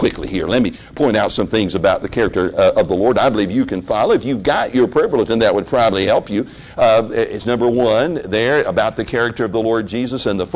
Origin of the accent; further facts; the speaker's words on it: United States; I'm an American. I believe this is a democratic republic that we live in.